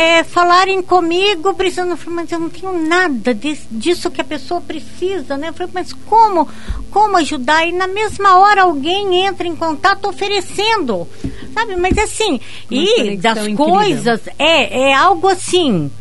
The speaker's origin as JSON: {"language": "Portuguese", "country": "Brazil", "lives_now": "Curitiba, Brazil", "said": "Então, da nossa parte, enquanto brasileiros, né, enquanto voluntários desse grupo Fraternidade na Unidade, a gente busca assim sensibilizar a comunidade curitibana"}